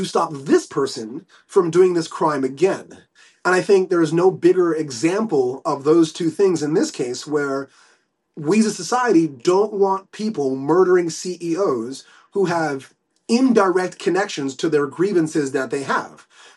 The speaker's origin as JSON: {"language": "English", "country": "Canada", "said": "Like, if you want to listen to me about being Canadian or a father, I think I'm pretty knowledgeable there"}